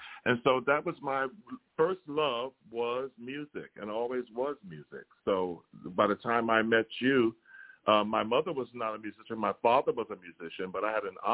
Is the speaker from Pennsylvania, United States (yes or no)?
no; New York City, New York, United States; Well, I grew up in Harlem, up what is now called Harlem, Hamilton Heights. Back then, we just thought it was Harlem.